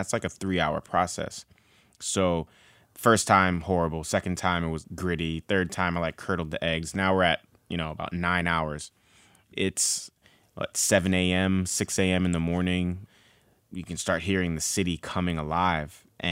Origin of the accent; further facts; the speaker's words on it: Bronx, New York, United States; Well, I was veering off on the wrong path, as that's easy to do growing up in the South Bronx